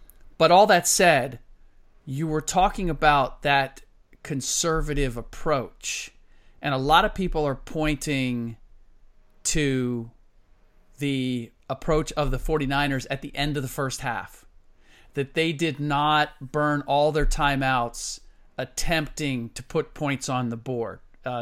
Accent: Midwest, United States; Midwestern boy, that being me, born and raised in the Midwest.

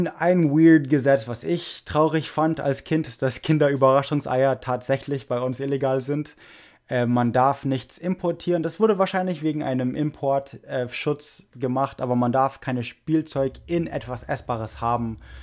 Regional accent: Oregon, United States; ich habe ein paar von Oregon erwähnt, wo ich herkomme.

